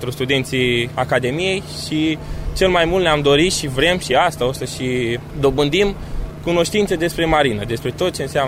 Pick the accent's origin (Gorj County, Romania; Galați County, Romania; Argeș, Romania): Galați County, Romania; Tecuci; Tecuci, județul Galați.